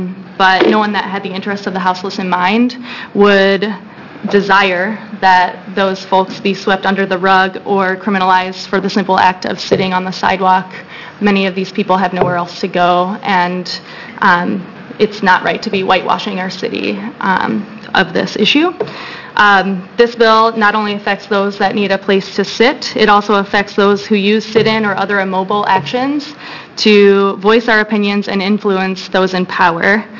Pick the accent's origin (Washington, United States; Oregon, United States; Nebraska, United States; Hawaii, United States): Oregon, United States; Portland; I'm from Portland, Oregon